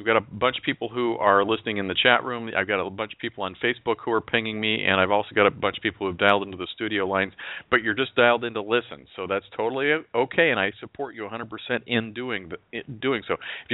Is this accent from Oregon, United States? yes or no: yes; Oregon, United States; And I grew up in Oregon where it was cloudy and not necessarily rainy all the time, but cloudy a lot.